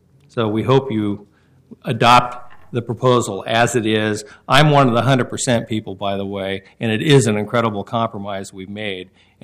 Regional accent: Portland, Oregon, United States; I grew up in Outer Southeast, 72nd Place.

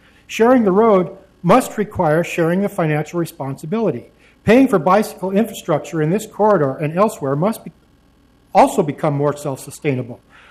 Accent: Portland, Oregon, United States; I'm from Northeast Portland

